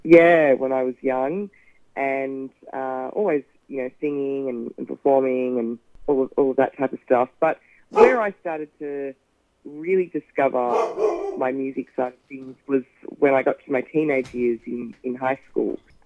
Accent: Melbourne, Victoria, Australia; particularly where I'm from. I'm from Melbourne.

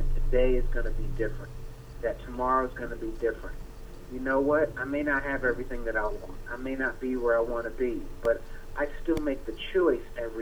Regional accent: Yonkers, New York, United States; I grew up in Yonkers, and I went to school down south, and so spent a good bit of years down there. And I've been back in New York since last October

